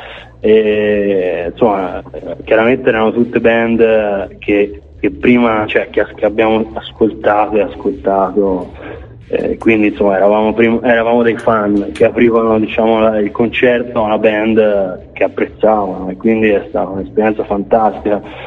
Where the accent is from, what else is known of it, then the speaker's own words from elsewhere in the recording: Poggibonsi, Tuscany, Italy; siamo più o meno siamo tutti di Poggi Bonzi e limitrofi